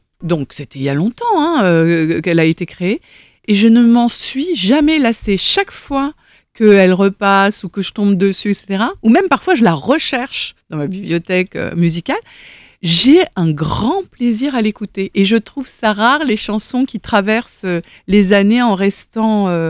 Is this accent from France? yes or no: yes; Nice, Provence-Alpes-Côte d'Azur, France; Et puis parce que je suis de Nice et face à la mer.